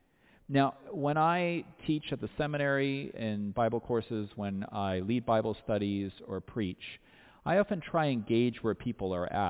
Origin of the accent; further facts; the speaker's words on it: Winnipeg, Manitoba, Canada; And I'm from Winnipeg, and I love free stuff.